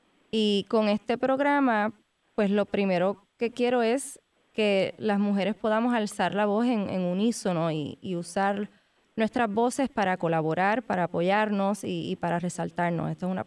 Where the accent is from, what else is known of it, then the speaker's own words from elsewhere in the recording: Puerto Rico; como mujer, como mamá, como puertorriqueña, como pareja, como madre trabajadora.